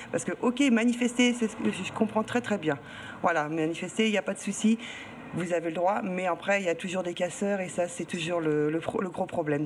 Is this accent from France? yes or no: yes; France; que ça se fasse chez nous en France et non à l'étranger